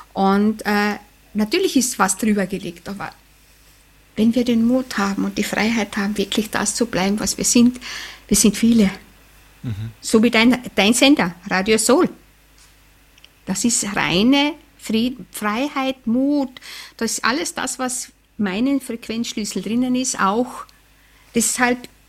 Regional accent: Austria; ich als Österreicher

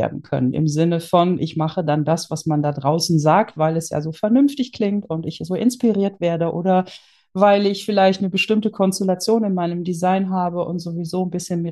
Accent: Netherlands; also born or lived in Germany; now in Austria; Ich komme ursprünglich aus Holland, habe mein ganzes Leben in Deutschland gelebt, lebe jetzt in Österreich in den Alpen

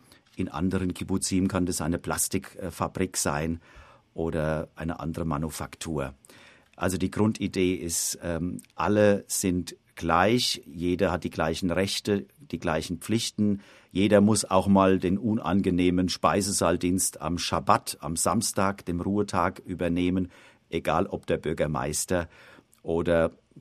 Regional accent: Germany; Ich bin 2008 wieder in meine Heimat zurückgekehrt

